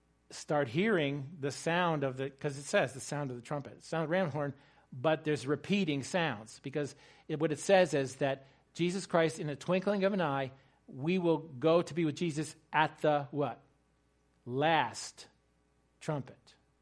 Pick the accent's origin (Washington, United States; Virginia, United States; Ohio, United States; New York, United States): New York, United States; Poughkeepsie; I grew up in Poughkeepsie, New York, and we had a little lot there on the corner, and there was a forsythia bush.